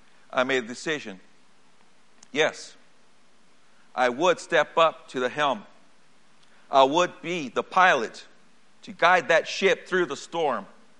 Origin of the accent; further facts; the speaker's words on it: Brazil; English is a second language; I would say to my mother, don't speak to me in English. Speak to me in Portuguese. I'm not an American. I'm a Brazilian.